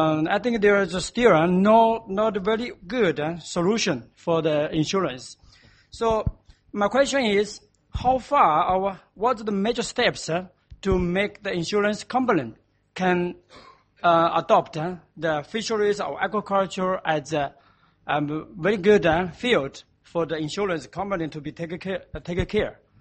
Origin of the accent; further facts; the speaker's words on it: China; from China.